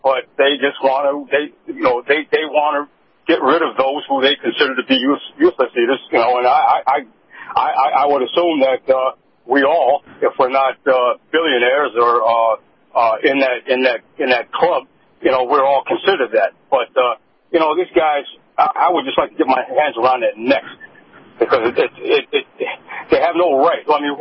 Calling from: Saratoga Springs, New York, United States; Saratoga Springs, New York.

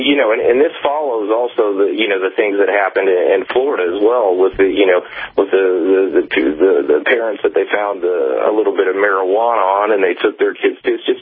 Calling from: Paris, Île-de-France, France; I'm calling you from Paris, France.

